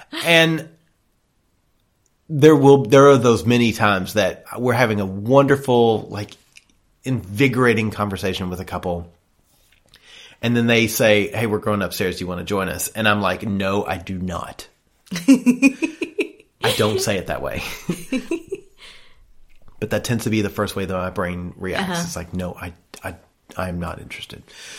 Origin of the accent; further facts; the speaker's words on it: the South, United States; I'm from the South. Dessert is gravy.